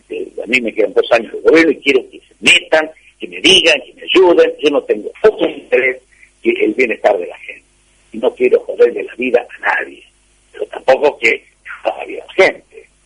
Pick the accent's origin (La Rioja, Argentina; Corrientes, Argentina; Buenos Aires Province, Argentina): La Rioja, Argentina; somos los riojanos los importantes.